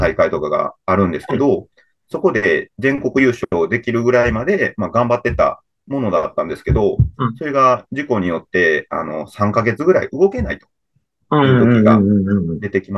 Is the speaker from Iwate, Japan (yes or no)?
no; Hyogo, Japan; 僕は兵庫県の、方の出身の人なんですけど